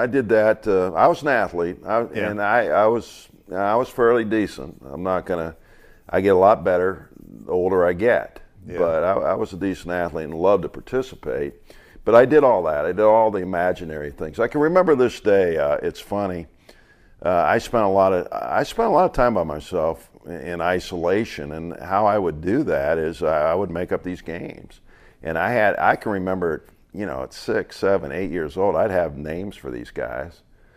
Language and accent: English; Warren, Ohio, United States; I grew up in Northeastern Ohio, where I grew up, was a huge football area.